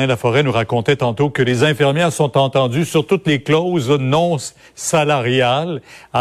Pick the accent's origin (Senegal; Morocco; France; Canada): Canada; chez nous, au Canada